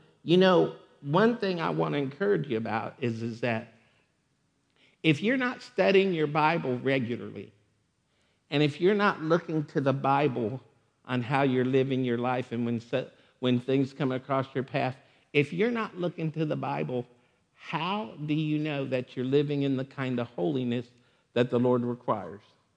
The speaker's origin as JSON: {"language": "English", "country": "United States", "said": "As much as I love our country and as much as I believe in our country, before I'm an American, I'm a Christian."}